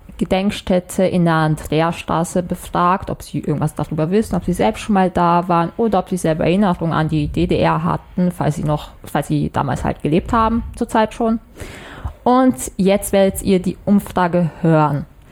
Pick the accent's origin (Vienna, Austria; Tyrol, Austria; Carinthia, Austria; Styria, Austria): Styria, Austria; Graz; ich bin aus Graz von Radio Helsinki